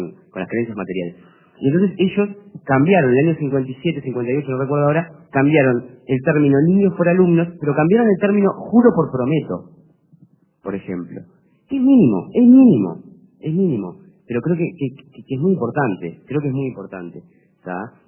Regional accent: Uruguay; Y me siento muy uruguayo.

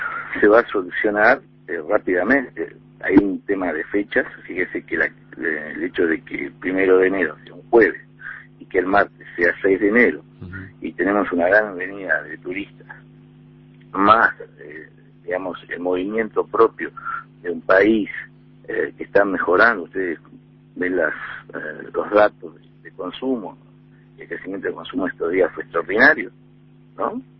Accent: Uruguay; porque también soy uruguayo y hago las mismas cosas que hacen los uruguayos

